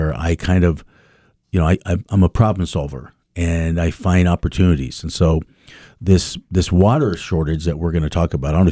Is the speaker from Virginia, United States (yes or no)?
no; Santa Fe, New Mexico, United States; also born or lived in Las Cruces, United States; I spend my forming years, my developing years in Santa Fe, at Santa Fe High. So I finally started saying, okay, I grew up in Cruces, I matured in Santa Fe.